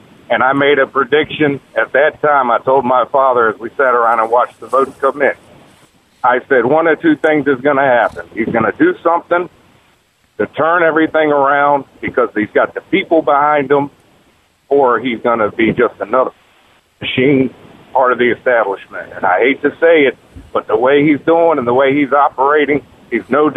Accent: United States; I got to tell you, as an American, I feel like I've lost a lot of hope.

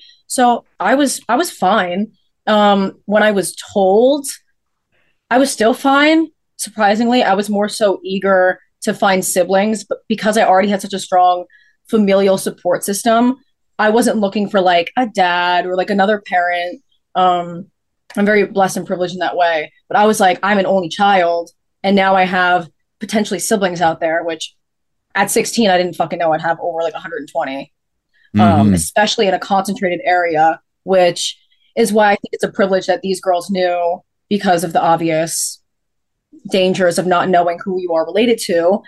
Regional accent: New Jersey, United States; We're in New Jersey. We're all from New Jersey here, but we did not grow up together.

